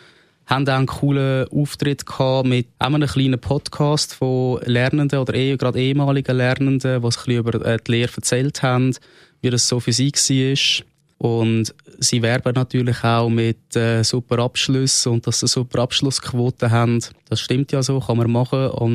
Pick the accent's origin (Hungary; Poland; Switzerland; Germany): Switzerland; Zurich; Ich bin ein Zürcher, der sehr Informatik interessiert ist.